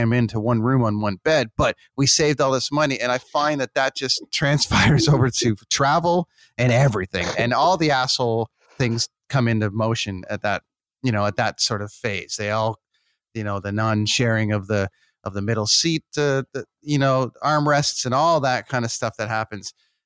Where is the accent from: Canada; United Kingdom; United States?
Canada; Well, okay. You know what? I'm Canadian. I love this country.